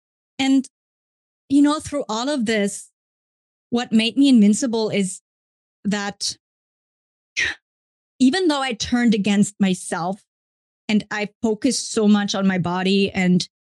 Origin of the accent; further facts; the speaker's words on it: Germany; English is a second language; I am from Germany, was born and raised in Germany in quite a well-to-do family. I'm the middle child of three